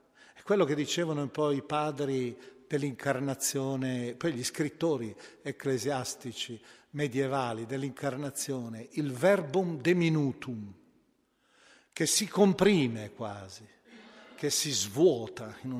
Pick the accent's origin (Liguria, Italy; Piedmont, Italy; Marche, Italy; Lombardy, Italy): Lombardy, Italy; Milan; io penso alla mia città d'origine, Milano